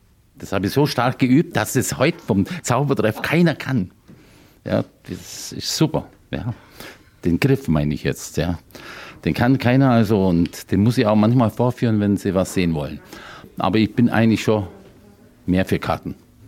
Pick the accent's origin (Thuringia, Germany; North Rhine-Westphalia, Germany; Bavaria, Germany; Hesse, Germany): Bavaria, Germany; Nersingen; ich komme eigentlich nicht aus Augsburg, doch hier habe ich studiert. Ich komme eigentlich aus Nersingen, das ist bei Neu-Ulm.